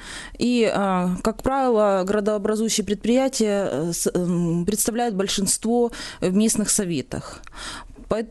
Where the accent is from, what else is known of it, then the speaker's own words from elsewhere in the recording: Donbas, Ukraine; в принципі, мені ближче всього Донбас, тому що я з Донбаса